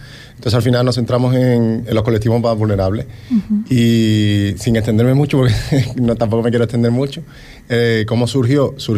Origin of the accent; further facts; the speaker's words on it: Seville, Andalusia, Spain; Yo vengo de Sevilla